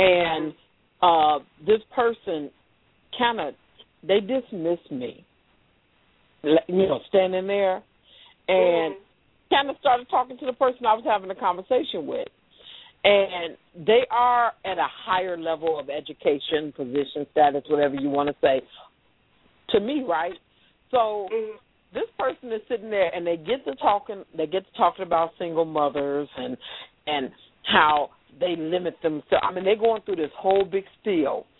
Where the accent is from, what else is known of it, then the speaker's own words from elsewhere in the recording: Chicago, Illinois, United States; Remember, I'm from Chicago.